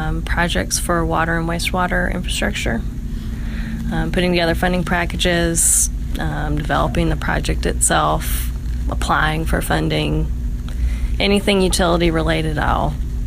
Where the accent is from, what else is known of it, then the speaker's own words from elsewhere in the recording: Kentucky, United States; I'm originally from, a similar county to Powell, so I'm originally from Morgan County.